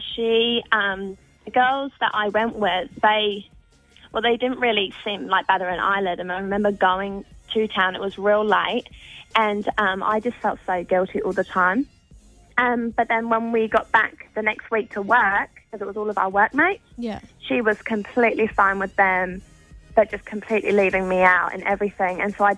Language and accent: English; England, United Kingdom; moved away; Well, I met Brooke at work. I moved over from England.